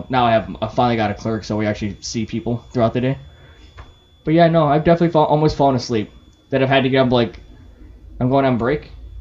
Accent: Midwest, United States; Let me say pops because I'm from the Midwest. There's different pops.

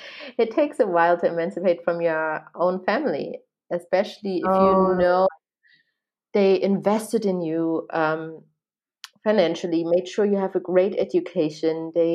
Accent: Germany; English is a second language; So I'm German. So I was born and raised in Germany. And so I went to Leipzig University and I studied there.

